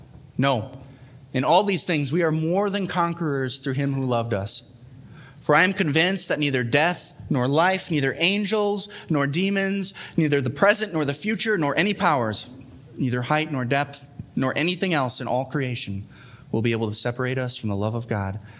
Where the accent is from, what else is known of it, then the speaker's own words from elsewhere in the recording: Wisconsin, United States; I mean, I'm from Wisconsin. Maybe that has something to do with it.